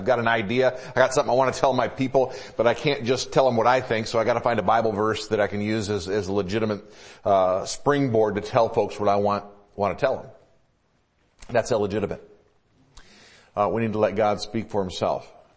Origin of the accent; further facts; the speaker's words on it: Midwest, United States; also born or lived in South; now in Washington, United States; I grew up in the Midwest, I lived in the South, and then I've been out here for 30 years.